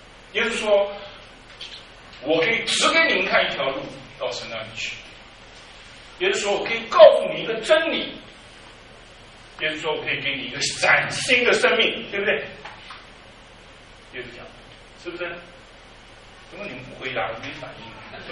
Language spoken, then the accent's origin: Chinese; China; 中国人14亿人口，犹太人几千万，上帝为什么选犹太人不选我们这么多中国人？我们中国人都不认识他